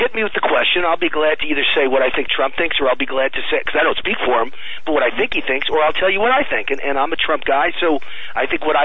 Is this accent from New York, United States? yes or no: yes; New York, United States; I grew up in New York. I saw it all.